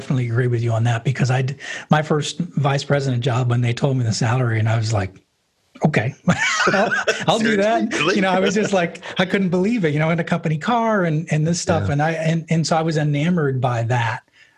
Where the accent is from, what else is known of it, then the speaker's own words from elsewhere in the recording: New England, United States; I never went to Florida. I grew up in New England, right?